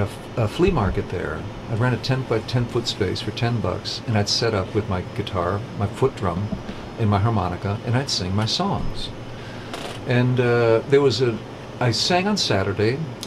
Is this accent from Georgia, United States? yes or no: no; California, United States; born there; also born or lived in New Mexico; I was born in California, and then I went to New Mexico